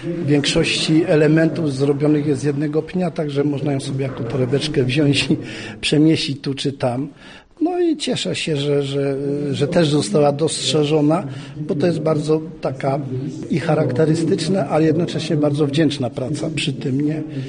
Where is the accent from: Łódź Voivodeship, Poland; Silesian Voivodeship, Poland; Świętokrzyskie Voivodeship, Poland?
Łódź Voivodeship, Poland; Wieluń; born there; Co prawda w Wieluniu się urodziłem, ale mieszkałem całe życie, prawie przy połowa swojego życia spędziłem na wsi, gdzie te tradycje były bardzo mocno pielęgnowane.